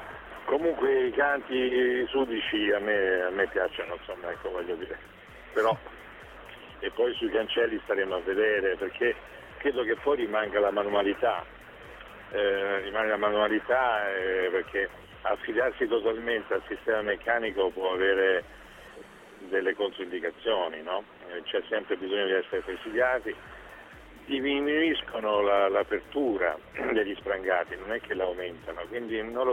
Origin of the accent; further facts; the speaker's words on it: Siena, Tuscany, Italy; sono un senese, anche se non nato a Siena, e faccio gli interessi della mia città nella quale vivo.